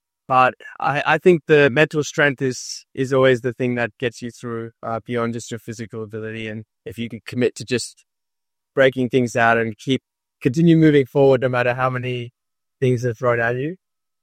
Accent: Australia; we're born and brought up in Australia and identify very strongly as Australians, but being of Indian background and, you know, going home to visit family every few years

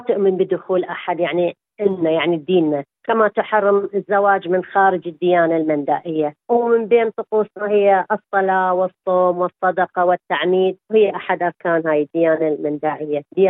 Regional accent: Iraq; also born or lived in Jordan; now in Australia; احنا كان يعني ظروف قصتنا انه طلعنا من العراق مضطهدين

